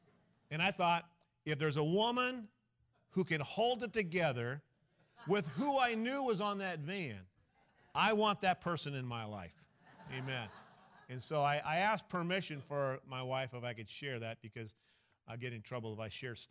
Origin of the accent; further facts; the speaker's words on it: Bakersfield, California, United States; also born or lived in Ukiah; I remember as a kid, I was born in Ukiah, moved to Bakersfield